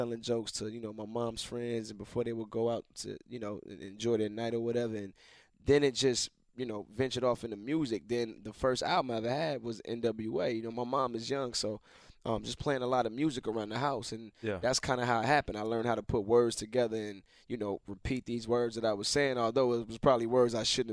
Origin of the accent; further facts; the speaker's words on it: Atlanta, Georgia, United States; that's where I was raised in Atlanta my whole life.